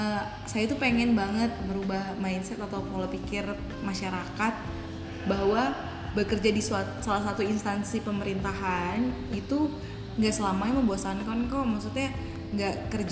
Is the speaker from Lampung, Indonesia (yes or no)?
yes; Lampung, Indonesia; born there; Sebelumnya saya lahir di Lampung.